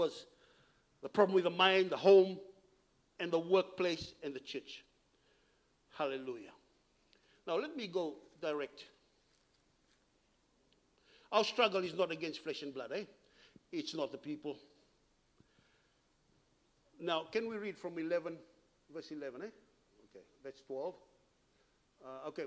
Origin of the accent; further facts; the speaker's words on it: Fiji; in Fiji we have a lot of hurricanes. I come from Fiji.